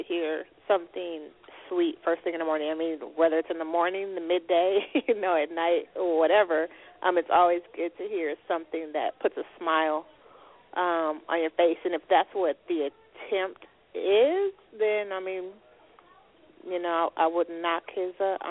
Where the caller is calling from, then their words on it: Los Angeles, California, United States; I'm calling from Los Angeles.